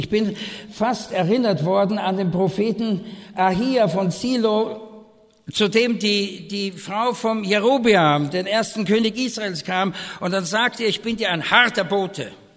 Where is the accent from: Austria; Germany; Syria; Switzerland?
Austria; Vienna; gehört in Österreich, ich bin Wiener, die reden so breit, versteht ihr?